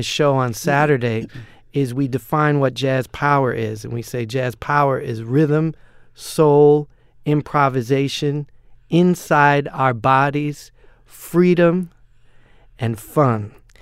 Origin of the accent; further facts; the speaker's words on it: New Jersey, United States; this place was such an important place for me as a young person growing up in New Jersey to hear this music